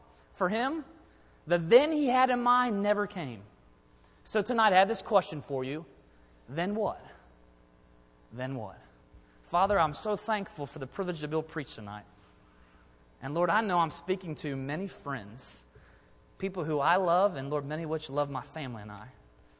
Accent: Maryland, United States

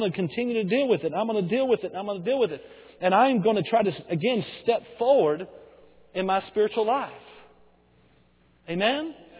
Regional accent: Bowie, Texas, United States; took the youth pastor position in Bowie, just 20 minutes from there in my hometown.

